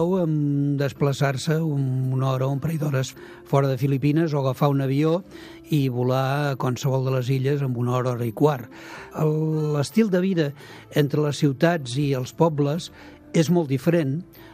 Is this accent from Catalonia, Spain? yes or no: yes; Vic, Catalonia, Spain; sóc de Vic i puc parlar en propietat perquè tinc molts amics verdagarians